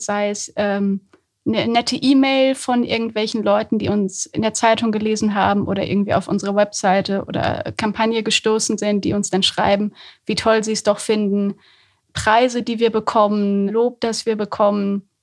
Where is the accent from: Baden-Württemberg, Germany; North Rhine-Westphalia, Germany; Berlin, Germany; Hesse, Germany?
North Rhine-Westphalia, Germany; Höxter; Aus Höxter.